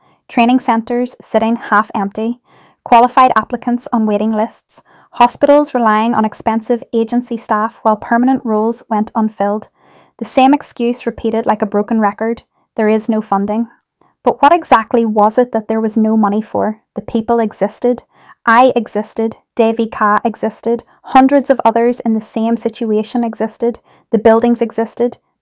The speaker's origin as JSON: {"language": "English", "region": "London", "country": "United Kingdom", "tie": "born or raised there", "said": "I grew up in King's Cross before the area transformed completely. Our street used to be mostly social housing and corner shops."}